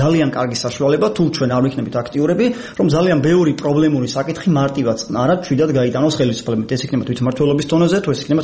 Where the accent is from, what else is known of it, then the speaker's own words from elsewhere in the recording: Batumi, Adjara, Georgia; რეალურად მე ბათუმში დავიბადე, გავიზარდე